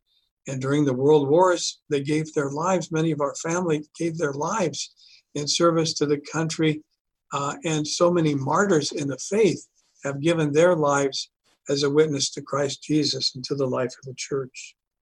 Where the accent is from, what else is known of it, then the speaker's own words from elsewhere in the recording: Pueblo, Colorado, United States; I wasn't from Chicago. I was from Pueblo, Colorado.